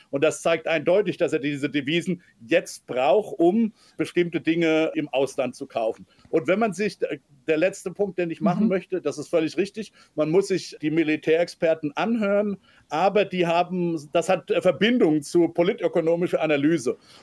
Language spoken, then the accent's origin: German; United States; das sage ich als Amerikaner